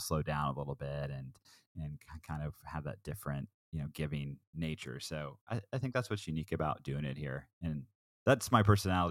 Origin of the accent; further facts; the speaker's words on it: Oregon, United States; You know, I'm an Oregon kid. I grew up in Southern Oregon. I've been in Portland since 2006.